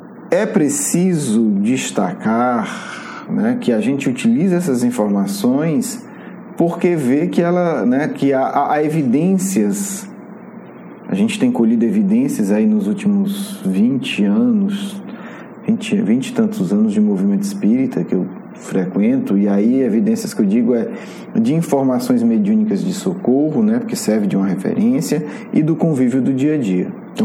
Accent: Brazil; Na grande maioria de nós que somos brasileiros ou temos uma profunda afinidade com o povo brasileiro.

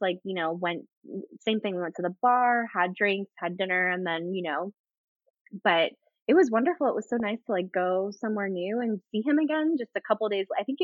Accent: Florida, United States; because I'm from Florida originally. So I've been to Disney.

